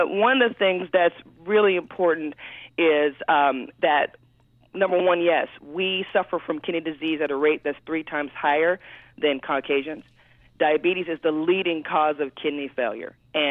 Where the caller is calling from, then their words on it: Kansas City, United States; Kansas City.